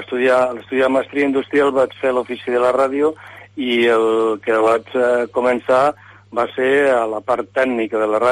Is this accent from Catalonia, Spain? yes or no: no; Bérchules, Andalusia, Spain; born there; Bé, jo vaig néixer a l'Alpujarra Granadina